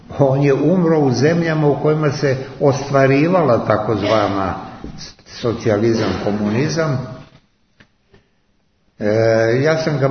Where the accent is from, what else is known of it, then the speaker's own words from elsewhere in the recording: Belgrade, Serbia; born there; Rođen sam u Beogradu